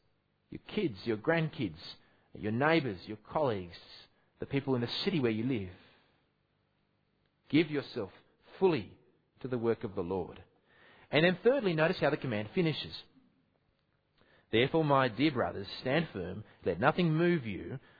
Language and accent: English; Australia; I'm tempted at this point to make a gratuitous shaky islands joke as an Australian visiting, but I won't.